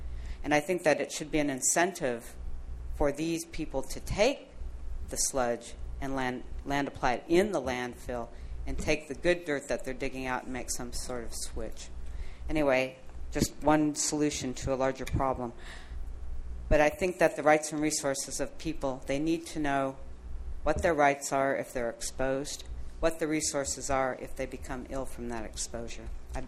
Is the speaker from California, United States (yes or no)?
yes; San Diego, California, United States; I just came back from San Diego, my hometown, and was amazed how little coastal access is left in that area.